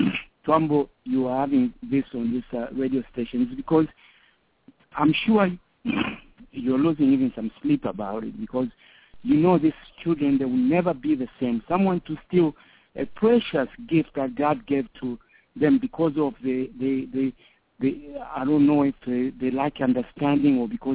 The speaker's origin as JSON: {"language": "English", "country": "Zambia", "tie": "born or raised there", "said": "the pickpockets when we were growing up in Zambia, things that used to happen in roadblocks."}